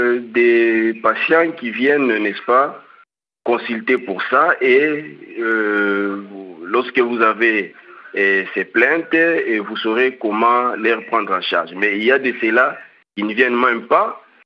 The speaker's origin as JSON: {"language": "French", "region": "Kinshasa", "country": "DR Congo", "said": "Oui, chez nous à Kinshasa, c'est presque la même chose."}